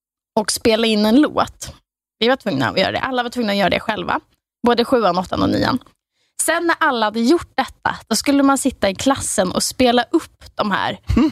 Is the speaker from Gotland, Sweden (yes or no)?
yes; Gotland, Sweden; eller vi var ju från Gotland så.